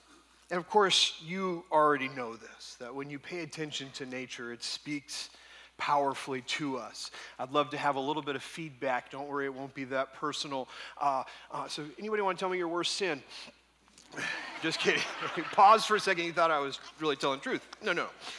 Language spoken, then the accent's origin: English; Tustin, California, United States; I grew up in Orange County, and ever since I was a little kid, I've been going to the beach from Tustin.